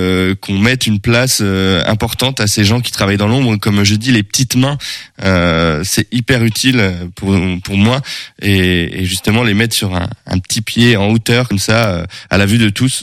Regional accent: Brittany, France; now in Angers, France; En fait, j'habite à Angers depuis 2018, parce que de base, je suis breton.

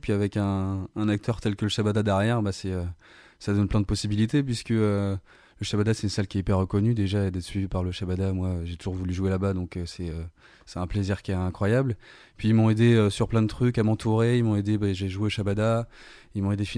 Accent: Rablay-sur-Layon, Pays de la Loire, France; Je suis originaire de Rabelais-sur-Layon. Petit village juste à côté, à 20 km d'Angers.

